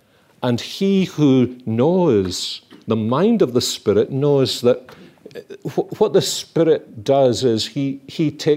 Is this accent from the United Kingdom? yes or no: yes; Glasgow, Scotland, United Kingdom; I was brought up in Glasgow, but … is from Caithness in the north of Scotland, and that's where my family comes from.